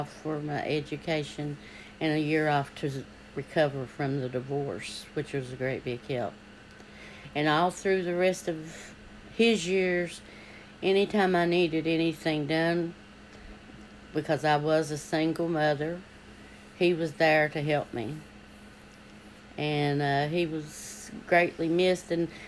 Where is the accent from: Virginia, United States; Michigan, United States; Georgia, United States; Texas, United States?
Virginia, United States; Hurley; also born or lived in Richlands; I grew up in two parts of the country. I was born in Tazewell County in Richlands, and was raised in Hurley from birth till sixth grade.